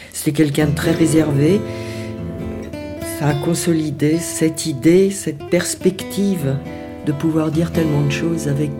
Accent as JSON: {"language": "French", "region": "Centre-Val de Loire", "country": "France", "tie": "born there", "said": "le petit bourg où je suis née, qui est dans le Berry, à 30 km au sud de Bourges."}